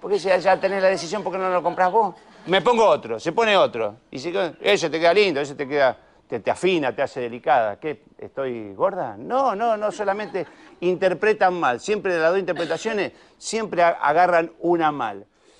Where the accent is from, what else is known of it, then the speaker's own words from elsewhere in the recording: Santa Fe, Argentina; now in Buenos Aires, Argentina; yo le tengo odio a la escalera mecánica porque cuando vine de Santa Fe acá yo tardaba.